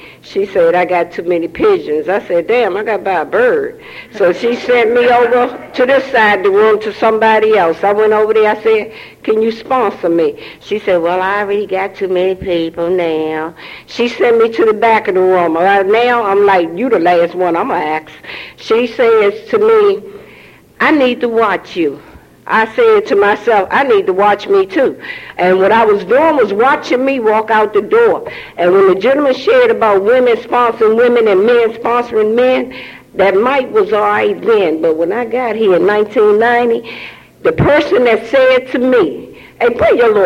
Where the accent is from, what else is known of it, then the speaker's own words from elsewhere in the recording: Washington, District of Columbia, United States; I am too homegrown from down Fifth and K, but I'm also homegrown from First and New York Avenue, and we used to hang at a McDonald's.